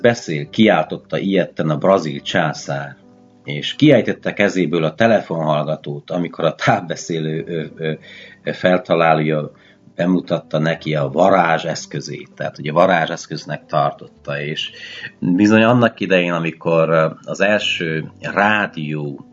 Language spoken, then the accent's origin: Hungarian; Ditrău, Harghita, Romania; a telefonközpontnak a feltalálója ditrói szülőfalumbeli Puskás Tivadar